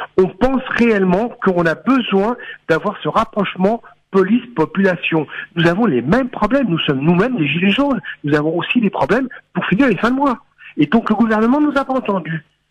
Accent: France; Nous sommes des Français.

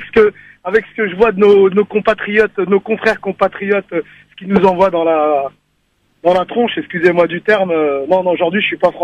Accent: Algeria; also born or lived in Tunisia; Je suis algérien et tunisien aujourd'hui.

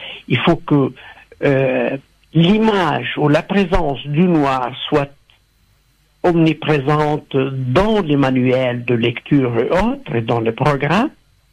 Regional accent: Tunisia; parce qu'on est humain, parce qu'on est tunisien, après tout, entre nous.

